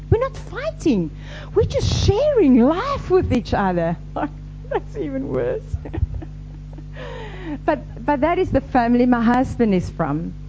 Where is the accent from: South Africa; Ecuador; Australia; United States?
South Africa; Now, I grew up in South Africa in the Kaap Boekerveld.